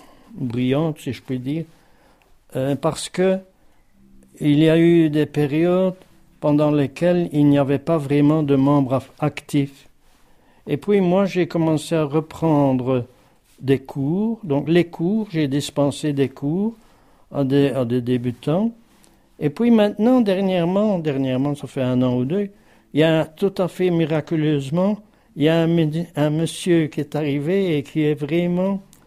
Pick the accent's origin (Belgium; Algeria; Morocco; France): Belgium; Charleroi, Wallonia; also born or lived in Africa; Et moi, quand je suis revenu d'Afrique, en 1976, je me suis intéressé à ce que mon père faisait. Et je me suis dit que c'était une très bonne solution pour ne pas m'isoler. Parce que j'étais rentré dans mon petit patelin à Charleroi, Belgique.